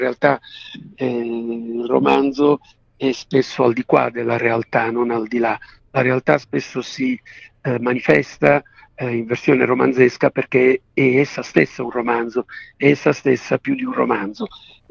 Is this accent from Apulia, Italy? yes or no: yes; Apulia, Italy; born there; del mio villaggio, quello in cui sono nato in Puglia